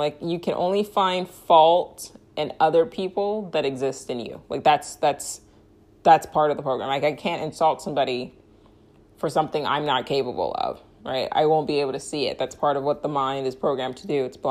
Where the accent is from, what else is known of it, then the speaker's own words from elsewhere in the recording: Lagos, Nigeria; because I grew up in West Nigeria and Lagos